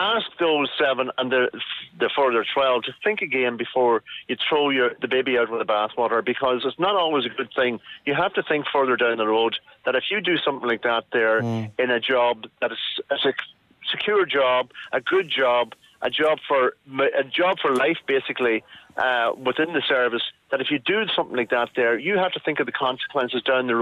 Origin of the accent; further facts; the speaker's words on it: Ulster, Ireland; I'm from Donegal.